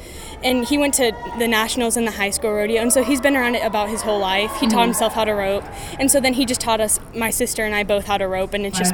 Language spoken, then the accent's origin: English; Ord, Nebraska, United States; Ord, Nebraska.